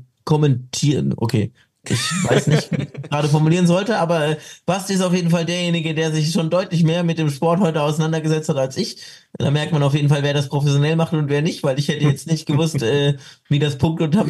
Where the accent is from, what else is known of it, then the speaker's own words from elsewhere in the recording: Bavaria, Germany; ich bin ja froh, dass ich als Bayer dann doch so hoch in deiner Gunst stehe.